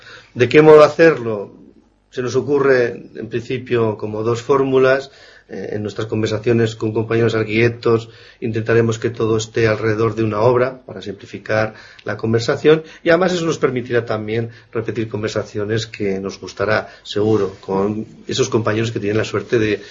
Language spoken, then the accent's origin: Spanish; Zaragoza, Aragon, Spain; also born or lived in Logroño; now in Barcelona, Spain; No, yo soy riojano. Nacido en Logroño, malcriado en Zaragoza, un poco mezclado con el País Vasco.